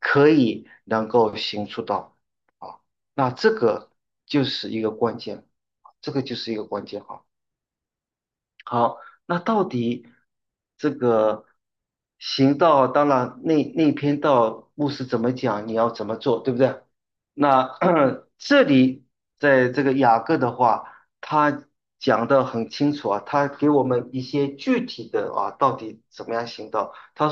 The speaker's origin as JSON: {"language": "Chinese", "country": "China", "said": "他这个是我们这个中国人我们喜欢讲大话，对不对？"}